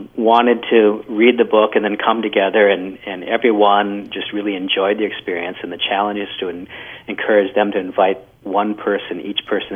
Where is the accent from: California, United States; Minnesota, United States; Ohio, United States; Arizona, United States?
Minnesota, United States; Delano; I'm originally from Delano, Minnesota, so I'm from a rural, somewhat rural area, even though Delano's about 6,000 people now. It was a little under 2,000 when I grew up